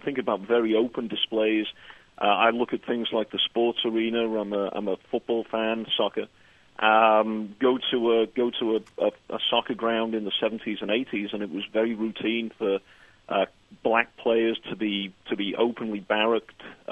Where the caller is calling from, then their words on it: Liverpool, North West England, United Kingdom; I'm actually calling from Liverpool, England.